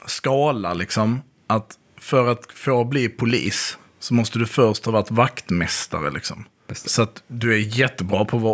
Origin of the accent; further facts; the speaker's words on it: Skåne, Sweden; kom ihåg att jag är från Skåne.